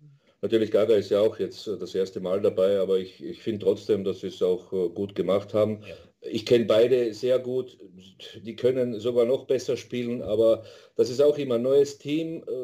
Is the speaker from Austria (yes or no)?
yes; Austria; ich bin patriotisch, ich bin Österreicher